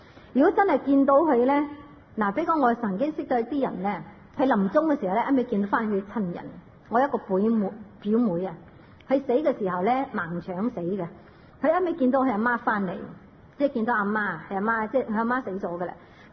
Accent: China; 拜祖先系我哋中国有一种美德，我哋中国人咧就所谓饮水思源啊

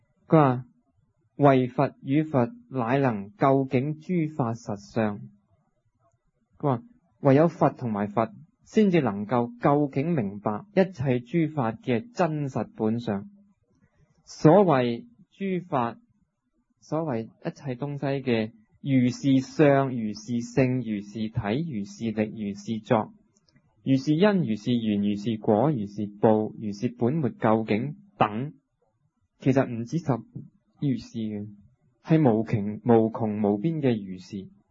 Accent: Hong Kong; 一有我是香港人的角度，我就看不到中国人、大陆人的角度

